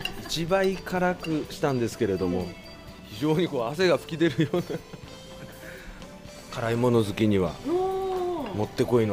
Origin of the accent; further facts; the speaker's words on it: Niigata, Japan; はい、私は新潟県出身です。